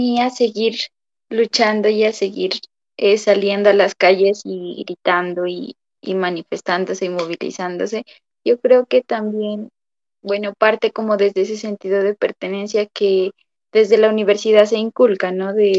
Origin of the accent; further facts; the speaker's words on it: Colombia; como patria o como colombianos nos une. Y también como comunidades indígenas, ¿no?